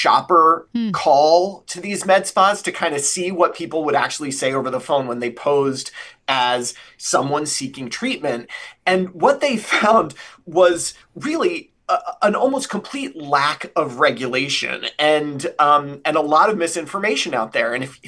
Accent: Connecticut, United States; And I've seen these IV so-called hydration spas springing up all over my home state of Connecticut as well.

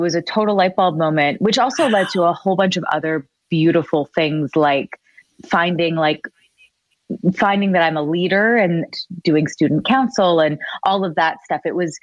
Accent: Richmond Hill, Ontario, Canada; I'm from Richmond Hill, a safe little bubble. It's never been popped, you know.

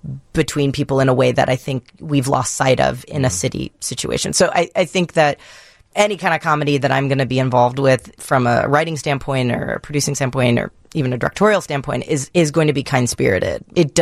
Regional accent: New York City, New York, United States; And like, I am from the Upper East Side in Manhattan.

